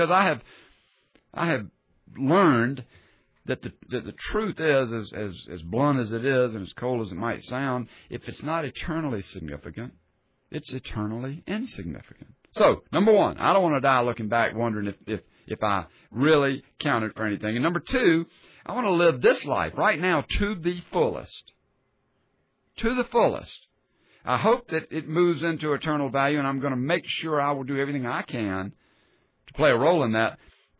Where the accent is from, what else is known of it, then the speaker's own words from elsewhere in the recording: Sumter, South Carolina, United States; going back to my hometown of Sumter and working as a structural engineer.